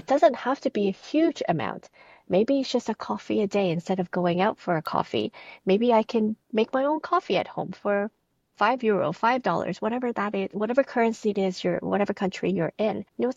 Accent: Toronto, Ontario, Canada; I am from Toronto, Canada.

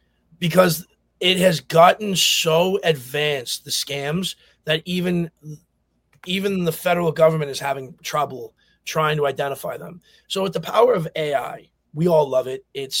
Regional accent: New Jersey, United States; So as I said, I'm from Jersey.

